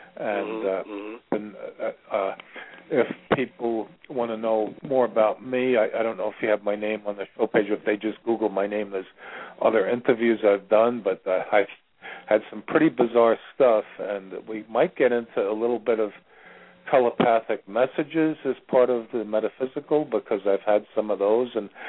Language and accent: English; New York, United States; I'm from New York, and I want to see if I can do some things to help you